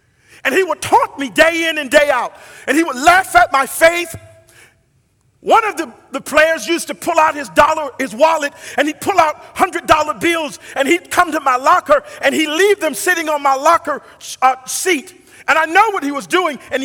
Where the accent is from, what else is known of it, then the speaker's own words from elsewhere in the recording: Atlanta, Georgia, United States; right here in Atlanta, my home state